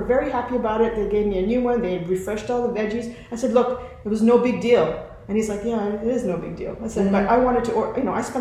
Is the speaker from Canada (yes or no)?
yes; Canada; I think as a Canadian, I'm not afraid to bring up things if it's not right.